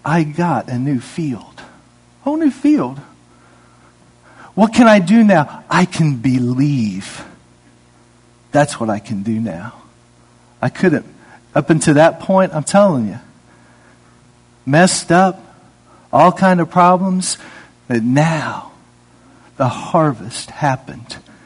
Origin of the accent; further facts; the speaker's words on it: Indiana, United States; because I grew up in Indiana, as I said the other day.